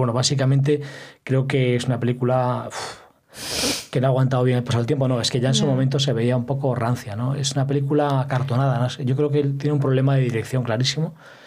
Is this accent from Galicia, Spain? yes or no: yes; Galicia, Spain; Como soy gallego